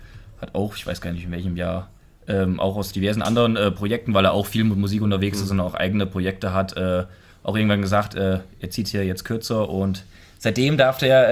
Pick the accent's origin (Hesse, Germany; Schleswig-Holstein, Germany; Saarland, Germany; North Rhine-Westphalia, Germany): Hesse, Germany; Hünfeld; Wir kommen wirklich alle aus dem Altkreis Hünfeld